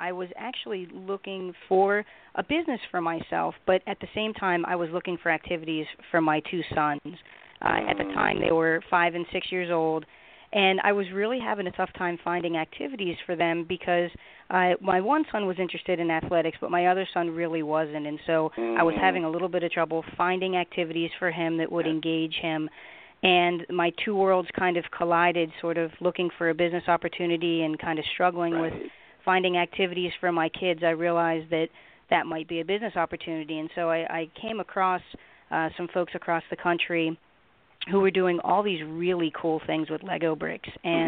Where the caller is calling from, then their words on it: Pittsburgh, Pennsylvania, United States; I am calling from Snapology in Pittsburgh, Pennsylvania.